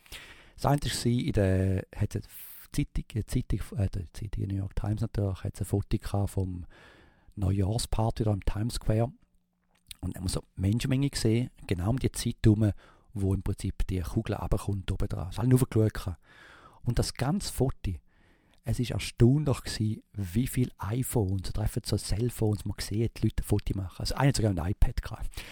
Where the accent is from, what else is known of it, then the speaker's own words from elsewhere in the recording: Switzerland; Als Schweizer